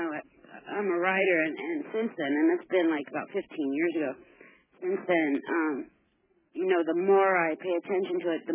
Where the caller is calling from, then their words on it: Scottsdale, Arizona, United States; I'm calling from Scottsdale.